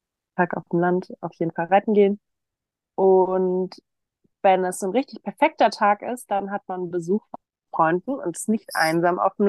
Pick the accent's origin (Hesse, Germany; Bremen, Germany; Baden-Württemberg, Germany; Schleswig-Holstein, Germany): Schleswig-Holstein, Germany; Ich komme aus Norddeutschland. Ich würde sagen, das ist schon, ich bin Holsteinerin, das ist ein Teil meiner Identität.